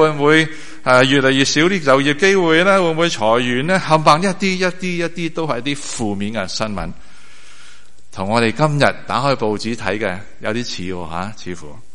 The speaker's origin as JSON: {"language": "Chinese", "country": "China", "said": "因为里面讲了很多都是我们中国人很关心的问题"}